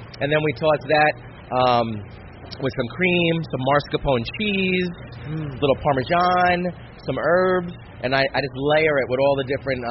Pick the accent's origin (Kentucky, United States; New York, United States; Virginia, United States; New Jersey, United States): New Jersey, United States; You know, I grew up in New Jersey, so we saw that a lot.